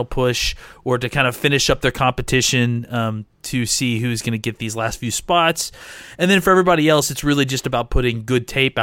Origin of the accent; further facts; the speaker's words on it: Texas, United States; Obviously, again, as a Texan, I feel for you